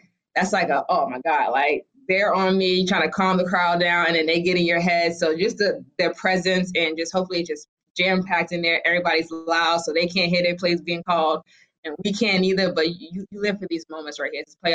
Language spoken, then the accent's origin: English; Boston, Massachusetts, United States; Like I'm from Boston and I know when Ray Allen was there